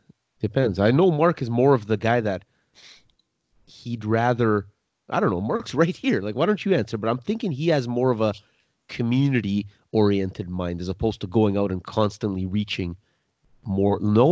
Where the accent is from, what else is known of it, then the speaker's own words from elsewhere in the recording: Toronto, Ontario, Canada; I'll always throw in my hometown, Toronto usually, or the nicknames for Toronto.